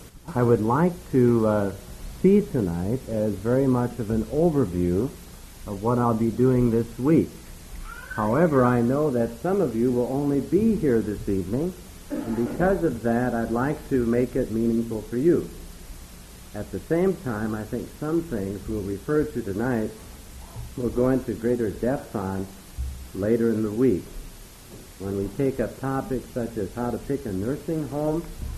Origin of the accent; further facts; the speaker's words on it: Minneapolis, Minnesota, United States; I'm from Minneapolis.